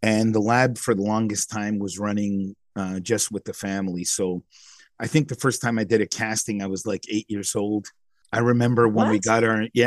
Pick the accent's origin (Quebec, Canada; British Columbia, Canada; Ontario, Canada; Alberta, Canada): Ontario, Canada; Toronto; born there; So I was born in Toronto, Canada.